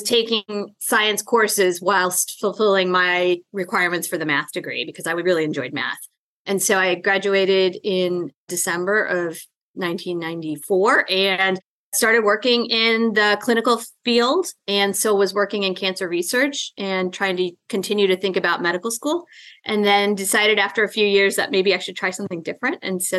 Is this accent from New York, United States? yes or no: no; Illinois, United States; So I grew up in the suburbs of Chicago, a city you know well, and really just had a lovely upbringing